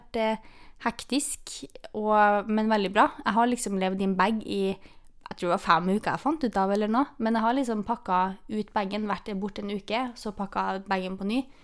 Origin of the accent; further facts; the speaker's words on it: Trondheim, Trøndelag, Norway; Ellers så var jeg hjemme I Trondheim, 2 turer faktisk.